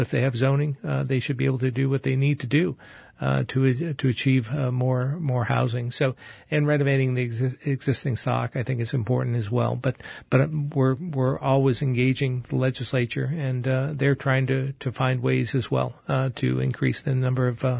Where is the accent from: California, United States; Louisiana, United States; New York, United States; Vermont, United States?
Vermont, United States; Barre; My hometown of Barrie, there's some beautiful homes that are underutilized. A lot of underutilized housing stock in many areas across the state.